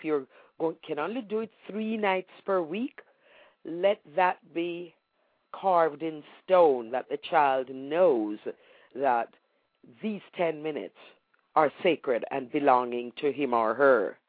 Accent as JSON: {"language": "English", "country": "Jamaica", "tie": "born or raised there", "said": "if you remember back to the days when we were growing up in Jamaica"}